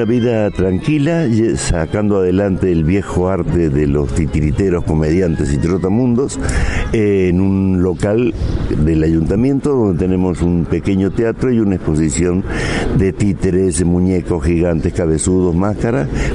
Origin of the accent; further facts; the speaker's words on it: La Cruz, Córdoba, Argentina; De La Cruz, Calamuchita, provincia de Córdoba, con un hermoso balneario y todavía tengo muchos amigos por allí